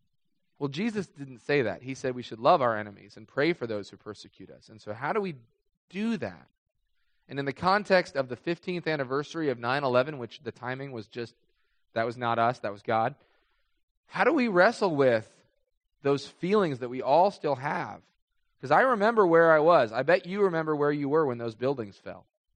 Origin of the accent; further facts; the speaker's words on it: Carmel, Indiana, United States; I grew up here in Carmel. So I was a little kid in that grocery store.